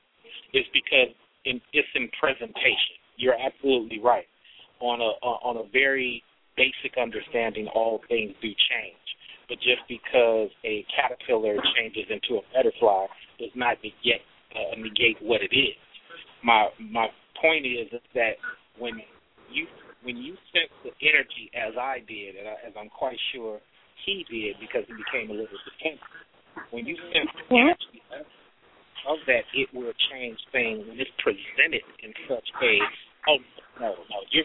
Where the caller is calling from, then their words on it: Atlanta, Georgia, United States; I'm calling from Atlanta.